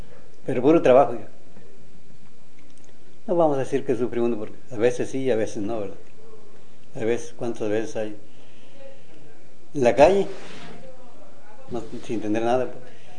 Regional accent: San Antonio, Zacatecas, Mexico; born there; now in Mexicali, Mexico; Todos nacimos allá en San Antonio. El mismo lugar. Después nos trajimos aquí, a Mexicali.

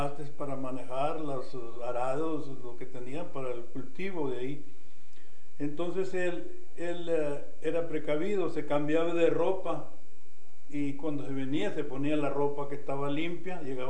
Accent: San Pedro de la Cueva, Sonora, Mexico; born there; Nací en San Pedro de la Cueva, Sonora, el año 1-21-36. Actualmente tengo cumplido 70 años.

